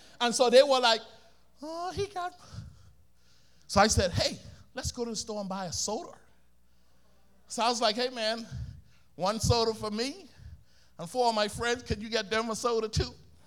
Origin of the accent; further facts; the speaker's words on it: Bahamas; I'm from the Bahamas. Some of y'all can tell that little accent.